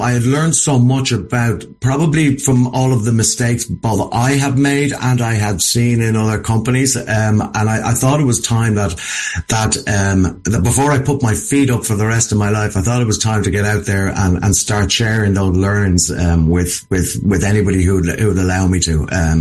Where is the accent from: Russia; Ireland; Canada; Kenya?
Ireland; Dublin, Leinster; now in Gorey, Ireland; I live in the southeast, so I am in County Wexford, just outside a little town called Gorey. I'm originally from Dublin